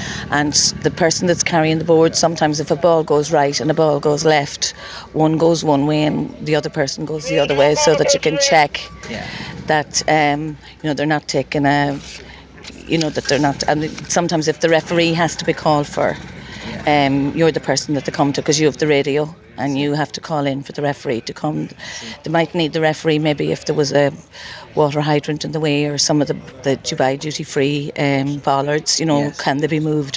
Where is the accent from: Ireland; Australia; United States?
Ireland; Carrick-on-Shannon, Connacht; Yeah, well, I'm originally from Carrick and Shannon, so I'm up here 35 years